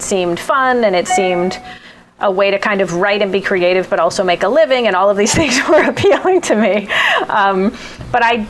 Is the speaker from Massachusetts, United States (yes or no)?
yes; Boston, Massachusetts, United States; Like, I was a girl from Boston, and my father was a lawyer, and my mom was a teacher.